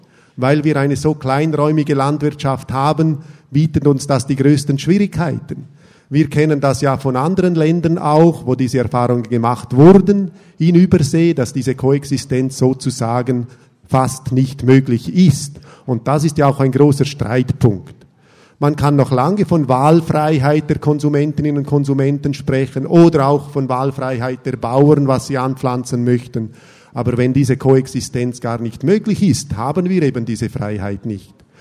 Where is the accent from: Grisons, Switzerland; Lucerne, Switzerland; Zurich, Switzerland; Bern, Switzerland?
Grisons, Switzerland; für mich als Bündner aus einem Bergkanton